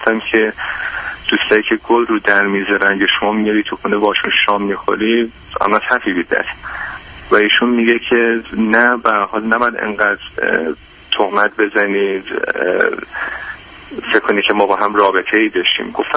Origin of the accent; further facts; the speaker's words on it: Iran; من یه ایرانی هستم و حالا درسته چند سال اروپا بودم